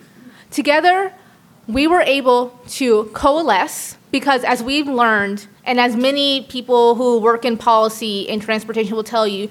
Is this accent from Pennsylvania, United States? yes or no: no; Texas, United States; I am not from Massachusetts, so I will normally mumble and speak very quickly. That's what we do in Texas.